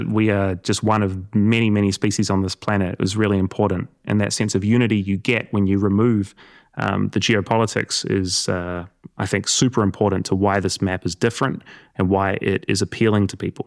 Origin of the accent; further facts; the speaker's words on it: South Island, New Zealand; I'm from the South Island of New Zealand, and the Southern Alps are just in my soul.